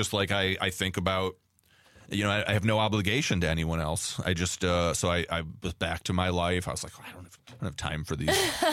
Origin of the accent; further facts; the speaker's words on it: Midwest, United States; Madeline's from the East Coast, I'm from the Midwest.